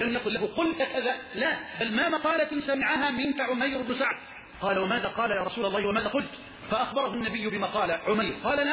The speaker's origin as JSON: {"language": "Arabic", "country": "Egypt", "said": "اللهم اجعل بلدنا مصر راحة للأمن والأمان"}